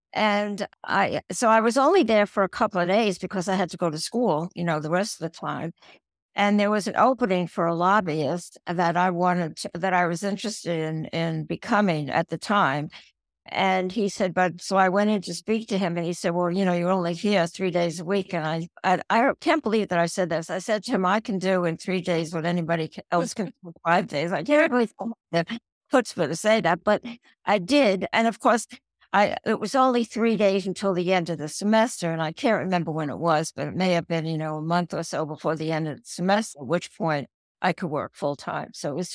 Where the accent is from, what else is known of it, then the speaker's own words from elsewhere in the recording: Brooklyn, New York, United States; I'm from Brooklyn. You could probably tell that right away, right?